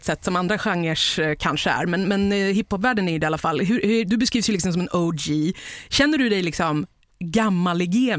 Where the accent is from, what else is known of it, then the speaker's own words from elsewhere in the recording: Sweden; born there; Vi är vanliga människor, vi är födda i Sverige.